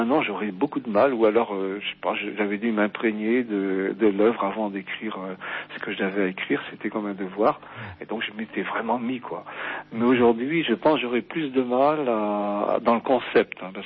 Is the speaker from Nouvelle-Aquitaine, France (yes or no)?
no; Brittany, France; comme je suis breton